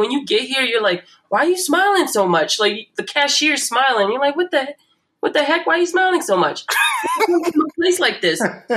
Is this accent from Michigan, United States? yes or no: no; New York, United States; because I grew up in New York, but as soon as I got here